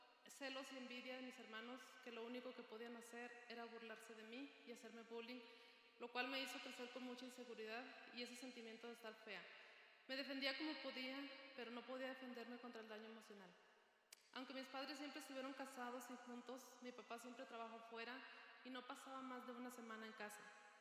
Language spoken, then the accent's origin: Spanish; Chihuahua, Mexico; Nací y crecí en la Sierra de Chihuahua. Soy la quinta de 9 hermanos.